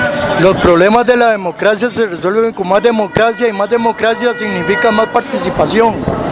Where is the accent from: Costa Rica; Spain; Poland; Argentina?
Costa Rica; Yo veo una multitud de gente manifestándose en pro de los derechos de nosotros como costarricenses.